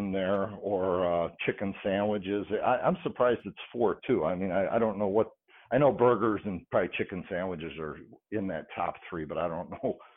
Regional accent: Detroit, Michigan, United States; Growing up in the Detroit area, you know, as our brand grew up

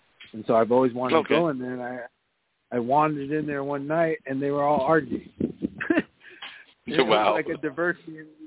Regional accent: California, United States; I was raised in California, so I'm Japanese American.

